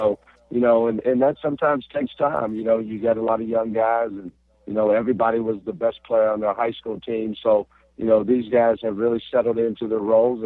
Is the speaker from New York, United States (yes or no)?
no; Georgetown, Kentucky, United States; I grew up in Georgetown, Kentucky. So, you know, I've followed this rivalry all my life.